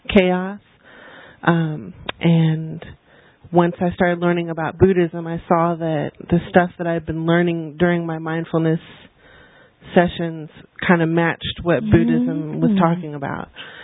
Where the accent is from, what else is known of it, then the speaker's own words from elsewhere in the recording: San Diego, California, United States; I'm from San Diego, but I've lived here for, I don't know, 10, 12, something like that, years.